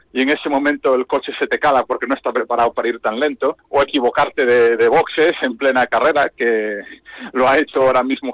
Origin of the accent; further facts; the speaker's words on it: Galicia, Spain; pues primo hermano de los gallegos, le aplico la frase, que es que somos profesionales del resentimiento